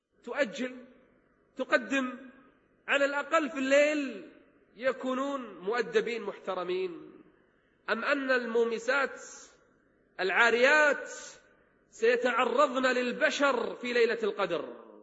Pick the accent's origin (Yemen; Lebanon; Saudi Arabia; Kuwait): Kuwait; عندنا في الكويت